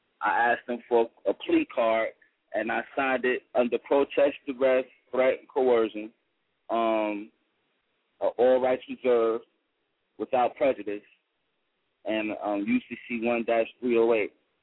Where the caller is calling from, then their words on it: Atlanta, Georgia, United States; I'm calling from Georgia.